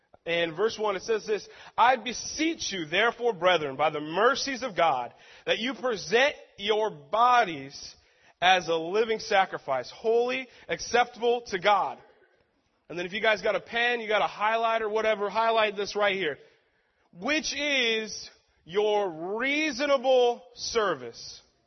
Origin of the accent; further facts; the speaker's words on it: Tacoma, Washington, United States; I've been basically born and raised in Tacoma, you know.